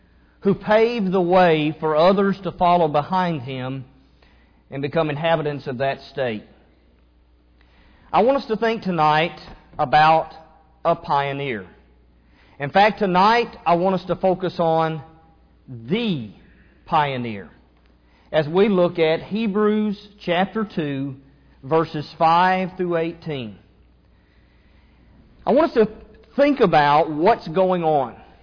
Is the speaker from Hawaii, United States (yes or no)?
no; Kentucky, United States; Because he knew that I grew up in Kentucky.